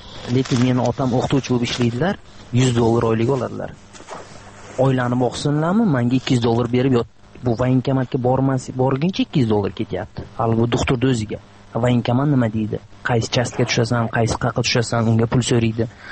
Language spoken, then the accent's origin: Uzbek; Surxondaryo Region, Uzbekistan; Men o'zi Surxondaryodanman.